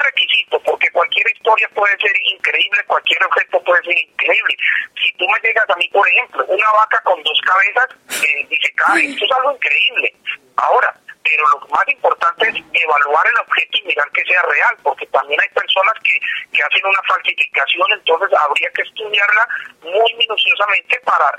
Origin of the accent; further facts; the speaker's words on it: Colombia; now in United States; Yo nací en los Estados Unidos, vivo hace muchos años en los Estados Unidos, pero viví mi infancia o mi juventud en Colombia